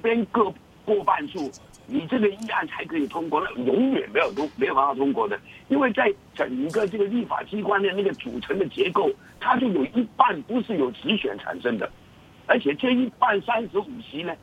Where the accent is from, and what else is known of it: Hong Kong